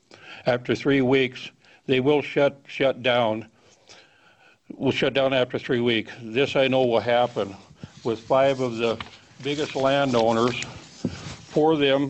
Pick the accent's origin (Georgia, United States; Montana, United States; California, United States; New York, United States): Montana, United States; Chester; from Chester, Montana, lifelong resident and small lander, winner in Area 400.